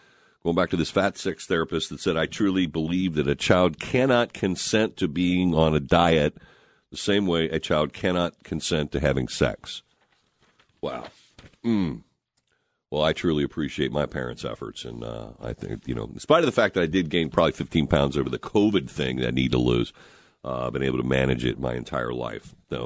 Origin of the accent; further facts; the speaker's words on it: Delhi, India; No, growing up in Delhi in the 1970s, it really wasn't, it was rather quite unique to enjoy some of the world cuisine that my mom would cook up in the kitchen.